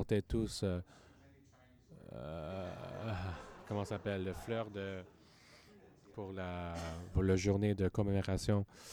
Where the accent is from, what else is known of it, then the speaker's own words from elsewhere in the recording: Hong Kong; Moi, je suis Chinois d'Hong Kong.